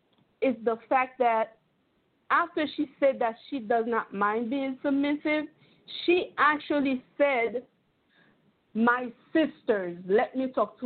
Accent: Haiti; I'm sorry for my accent. I'm Haitian, so.

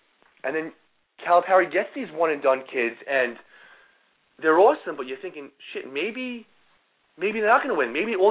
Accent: New York, United States; accent: New York; And I have my New York accent.

